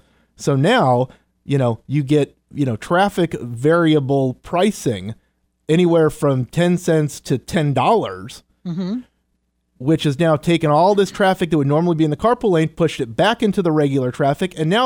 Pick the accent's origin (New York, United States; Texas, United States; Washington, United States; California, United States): Washington, United States; Seattle; growing up in the Seattle area, they already took out.